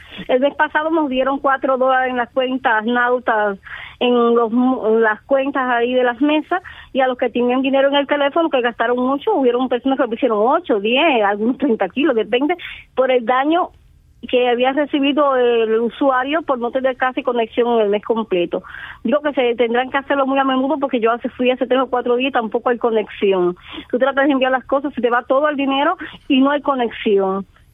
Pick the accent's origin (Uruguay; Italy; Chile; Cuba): Cuba; Bayamo, Granma; born there; Sí, nací aquí mismo en Bayamo.